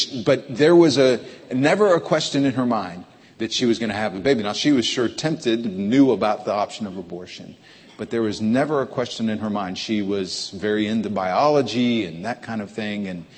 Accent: Liberty, Ohio, United States; also born or lived in Texas; So yeah, I grew up in Liberty, just north of Youngstown, if you're familiar with that. My dad started a church there when I was just a baby, and I was born in Texas.

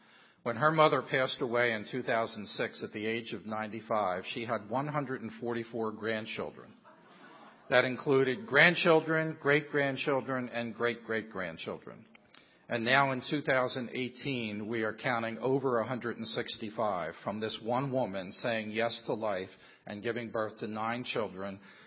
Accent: Washington, District of Columbia, United States; born there; I was born in Washington, D.C.

